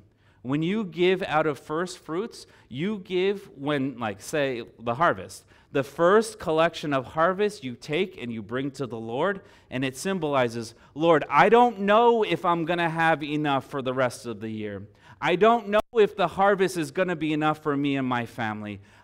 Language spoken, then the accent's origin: English; Brazil; I'm Brazilian, and I grew up in Brazilian churches